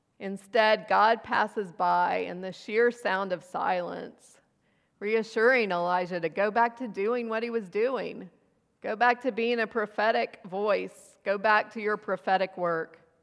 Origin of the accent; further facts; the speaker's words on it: Texas, United States; I think tumbleweed, but I'm from West Texas.